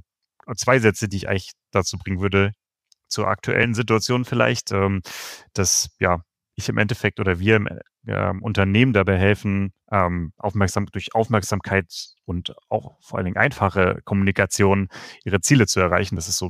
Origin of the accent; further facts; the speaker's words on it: Lübeck, Schleswig-Holstein, Germany; Also ich komme aus Lübeck, deswegen ja auch das Moin.